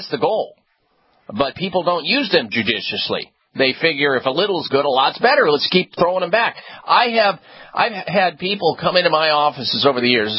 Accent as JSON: {"language": "English", "region": "Midwest", "country": "United States", "tie": "born or raised there", "said": "I grew up on it in the Midwest."}